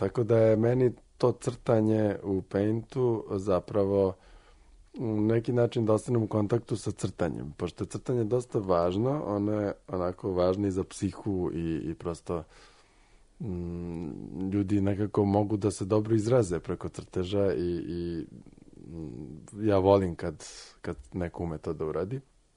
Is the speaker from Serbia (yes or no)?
yes; Belgrade, Serbia; odrastao sam na Dorćolu